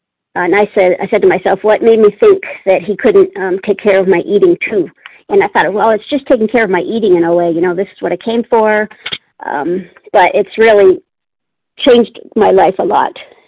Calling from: Palmdale, California, United States; Good morning. … I'm from Palmdale, California.

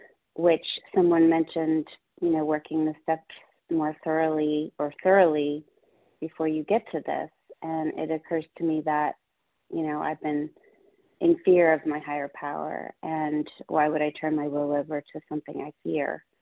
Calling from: North Carolina, United States; I'm calling from North Carolina. … I'm a compulsive eater.

